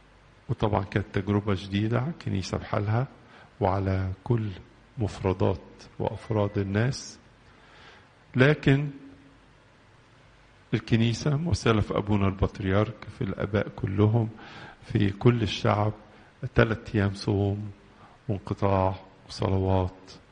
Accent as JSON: {"language": "Arabic", "country": "Egypt", "said": "بيتنا الكبير بلادنا مصر"}